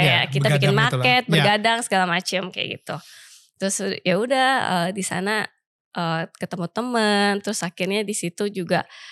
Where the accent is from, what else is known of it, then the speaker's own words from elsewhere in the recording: Jakarta, Indonesia; also born or lived in Ambon; di situ akhirnya aku gede di Jakarta.